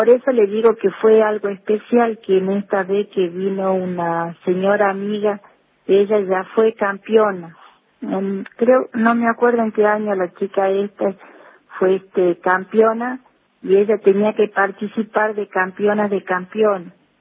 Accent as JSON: {"language": "Spanish", "town": "Lules", "region": "Tucumán", "country": "Argentina", "moved": "as an adult", "lives_now": "Famaillá, Argentina", "said": "Yo realmente soy de Lule. Me casé y vine a vivir ya hace 35 años que vivo acá en Famaillá."}